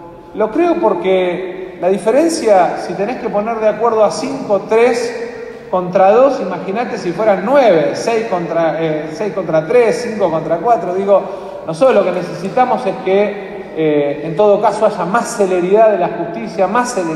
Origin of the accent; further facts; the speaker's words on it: Argentina; Para nosotros tiene que ser de una enorme tranquilidad como argentinos